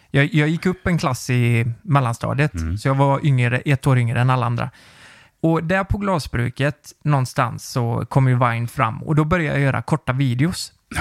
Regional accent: Nittorp, Västra Götaland County, Sweden; jag var ju från Nittorp och jag tyckte det var kul med videos.

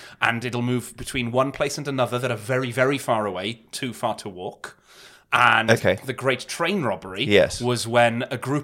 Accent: Wales, United Kingdom; first language Welsh; English is a second language; So we have the English language in common, but my first language is Welsh.

